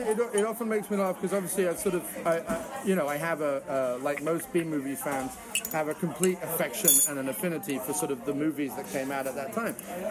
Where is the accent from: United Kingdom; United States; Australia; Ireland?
United Kingdom; Solihull, West Midlands; born there; I was born in Solihull, which is the outskirts of Birmingham, and that is not posh at all.